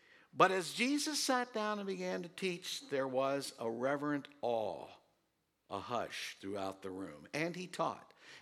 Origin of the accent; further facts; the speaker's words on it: Waynesboro, United States; I didn't know him when I grew up in Waynesboro.